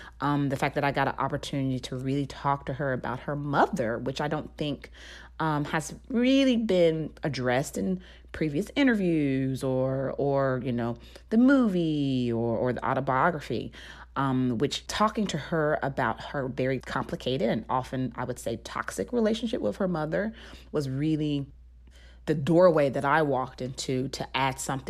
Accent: Southern United States, United States; I was lucky in that I come from the same soil as her. Like, I knew about growing up in the South.

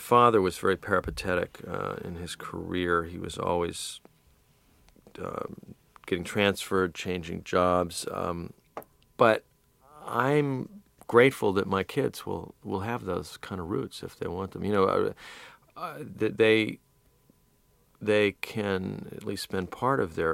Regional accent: New York, United States; as a Yankee, which I certainly am, as a New Yorker, to be thrust into this very different environment.

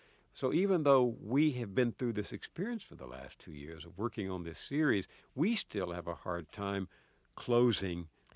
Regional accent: Marshall, Texas, United States; My father was very active in the Little Baptist Church where I grew up in Marshall, Texas.

